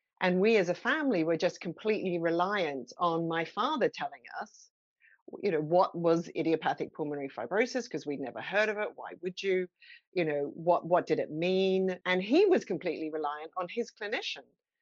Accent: Australia; born there; So yes, I was born in Australia some time ago.

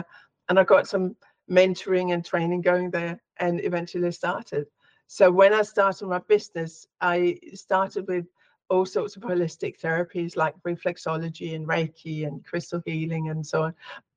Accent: Denmark; now in United Kingdom; I'm in the UK, but I'm originally from Denmark.

